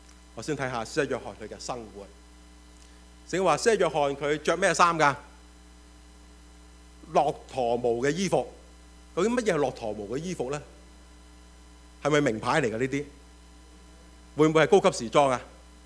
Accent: China; 我们中国人的智慧，我们中国文化的精华

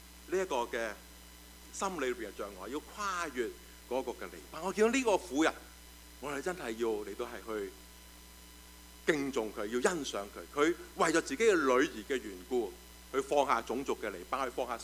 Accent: China; 啊，我哋中国人都有呢啲咁嘅避忌系嘛？

